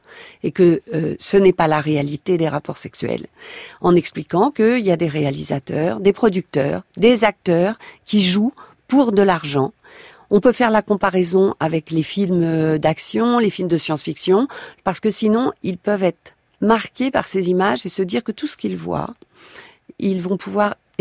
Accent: France; Chez nous, en France

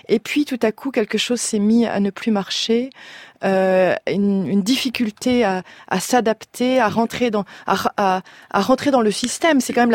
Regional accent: France; moved away as an adult; now in United States; je vis aux États-Unis, j'ai quitté la France et j'ai enseigné aux États-Unis, je vis aux États-Unis.

